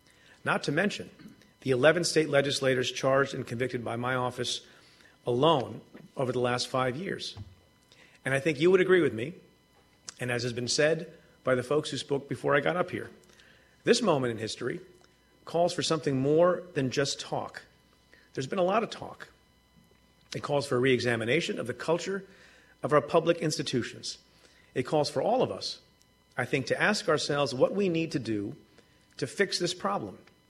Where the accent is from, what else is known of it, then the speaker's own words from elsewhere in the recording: New York, United States; Before I am a prosecutor, I'm an American, I'm a New Yorker, and I love New York with all my heart.